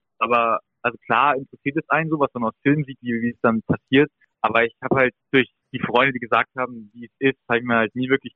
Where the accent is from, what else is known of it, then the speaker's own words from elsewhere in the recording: Berlin, Germany; ich bin ja aus Berlin